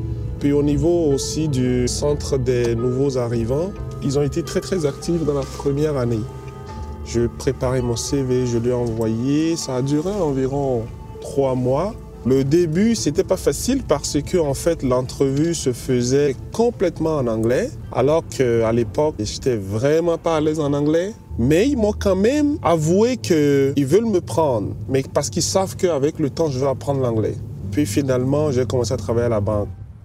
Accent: Benin; now in Edmundston, Canada; je suis originaire du Bénin en Afrique de l'Ouest.

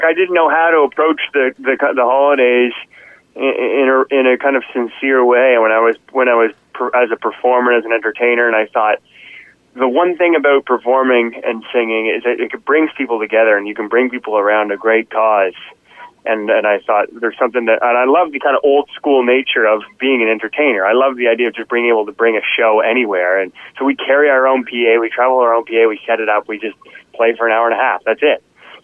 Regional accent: Fredericton, New Brunswick, Canada; I grew up in Fredericton, and you know, there's always a great rivalry that exists between Fredericton, St. John, and Moncton

